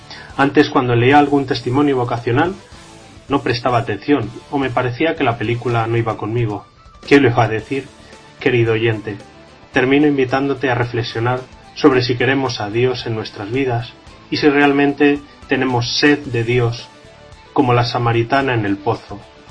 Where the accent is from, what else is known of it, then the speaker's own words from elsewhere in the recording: Cantalapiedra, Castile and León, Spain; soy natural de Cantalapiedra